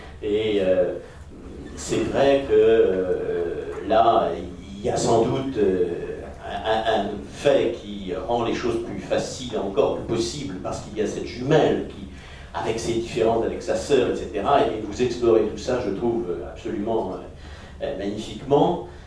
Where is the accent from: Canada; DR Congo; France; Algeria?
France; Nantes, Pays de la Loire; il se trouve que je suis nantais, personne n'est parfait